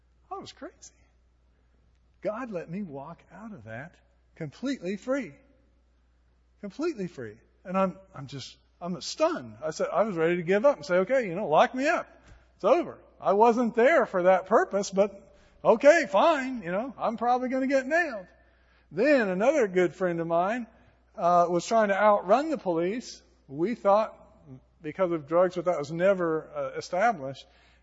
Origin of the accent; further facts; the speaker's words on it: Silver City, New Mexico, United States; I came from Silver City, New Mexico, to go to Vanderbilt, sight unseen.